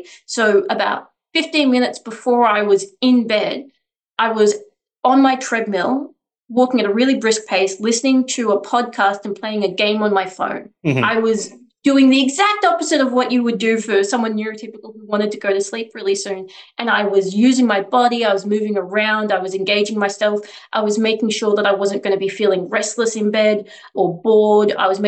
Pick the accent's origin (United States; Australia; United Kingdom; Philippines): Australia; as your listeners can hear, I'm Australian.